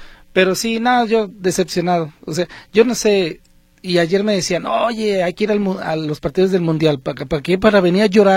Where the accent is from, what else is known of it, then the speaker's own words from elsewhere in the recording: Mexico; pues como todo mexicano, el ambiente se arma en cualquier lugar.